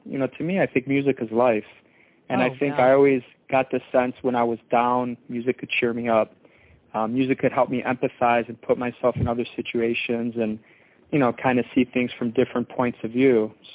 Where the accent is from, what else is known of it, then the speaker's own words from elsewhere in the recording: Chicago, Illinois, United States; basically, I'm from the Chicago area, and I've been here my entire life, so I'm a Midwest kid.